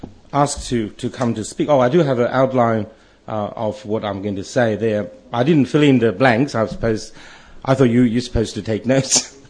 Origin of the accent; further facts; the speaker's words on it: Guangdong, China; moved away as an adult; also born or lived in Inner Mongolia; now in Australia; I was born in Inner Mongolia and where my parents worked, and we stayed there until 1979, then moved back to southern China, and then I went to university, and I left China in 1989.